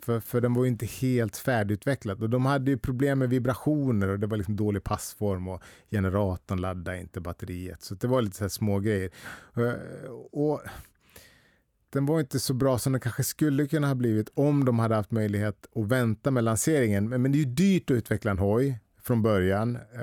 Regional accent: Jönköping, Jönköping County, Sweden; born there; Nej, men de flyttade till Jönköping. Jag är född i Jönköping.

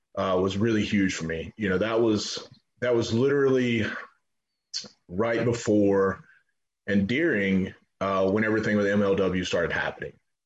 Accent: Georgia, United States; I'm from Georgia, so we fry everything.

